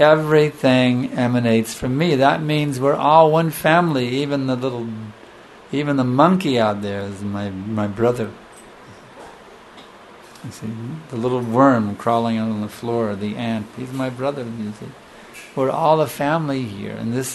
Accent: India; born there; because I was born in India, therefore India is a holy place, because I was born there.

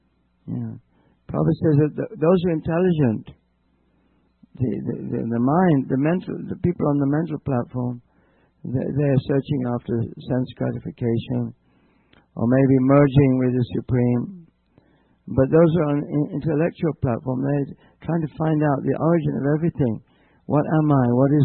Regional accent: Colombia; English is a second language; then they said, where do you come from? Where do you come? I come from Colombia.

